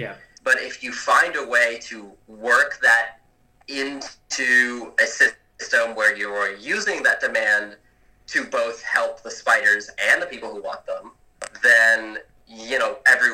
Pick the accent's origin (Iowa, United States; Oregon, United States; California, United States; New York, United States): New York, United States; New York City; Just take a look at these animals, because I grew up in a big city. I grew up in New York City.